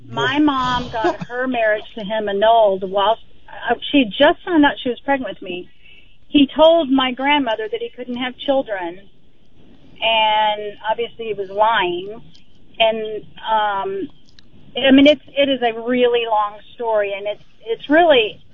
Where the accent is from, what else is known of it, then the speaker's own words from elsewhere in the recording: El Paso, Texas, United States; born there; I was born in El Paso.